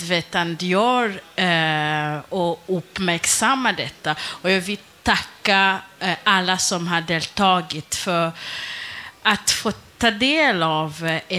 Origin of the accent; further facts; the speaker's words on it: Egypt; jag är ju född i Egypten och uppvuxen där, fast jag har mina rötter i Rwanda.